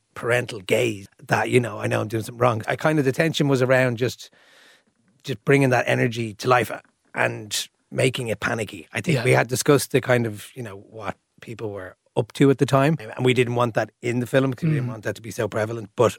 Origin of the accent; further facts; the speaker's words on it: Leopardstown, Leinster, Ireland; because I grew up in Leopardstown, and I remember the races on Stephen's Day